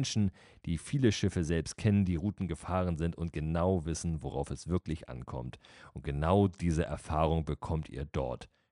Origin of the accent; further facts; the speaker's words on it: Kiel, Schleswig-Holstein, Germany; ab Kiel, ab meiner Heimatstadt.